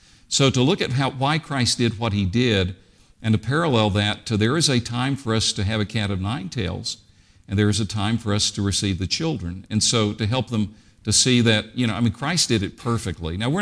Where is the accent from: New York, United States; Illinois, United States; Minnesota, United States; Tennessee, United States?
Tennessee, United States; I grew up in East Tennessee. And as a child, I loved bluegrass.